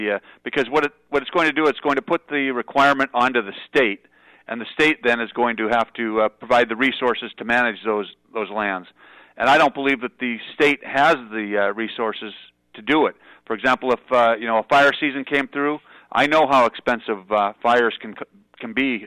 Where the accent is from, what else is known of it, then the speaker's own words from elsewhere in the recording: Butte, Montana, United States; I was born and raised in Butte, Montana. The Berkeley Pit was about six blocks from my backyard.